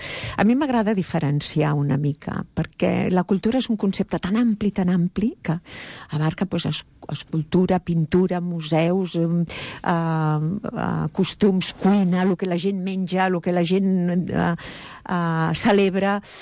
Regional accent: Catalonia, Spain; i jo, que sóc catalana.

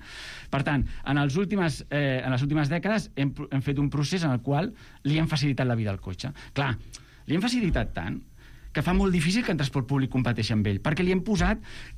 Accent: Mataró, Catalonia, Spain; now in Barcelona, Spain; Insisteixo, soc de Mataró, vaig venir...

